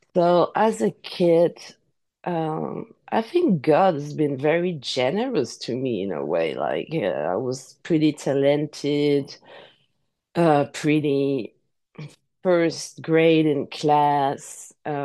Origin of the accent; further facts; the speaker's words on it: Paris, Île-de-France, France; English is a second language; I was born in Paris. I'm French, as you can hear it. So sorry if my English is not very eloquent, but I'll do my best.